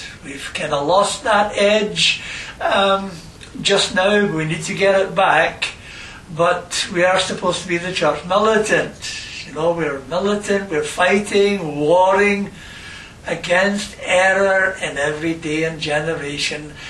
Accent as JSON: {"language": "English", "country": "United Kingdom", "tie": "born there", "said": "I'm British by birth, okay, that I am what I am."}